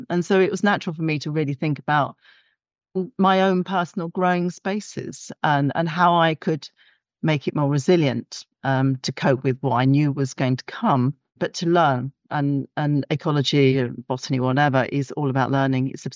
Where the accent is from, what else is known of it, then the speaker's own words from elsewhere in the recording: London, United Kingdom; I grew up in London with a lovely big garden full of wildlife.